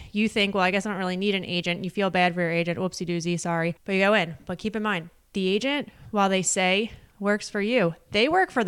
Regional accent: Delaware County, Pennsylvania, United States; I'm from Delco. I remember your first store.

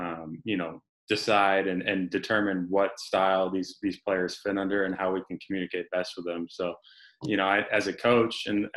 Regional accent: Eugene, Oregon, United States; now in Pullman, United States; I'm from Eugene, Oregon.

